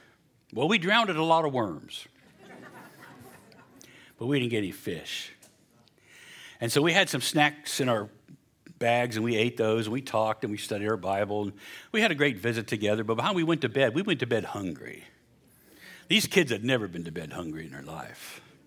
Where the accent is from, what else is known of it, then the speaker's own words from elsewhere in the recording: West Virginia, United States; When I was in college, my parents, we're from West Virginia. Nothing fancy.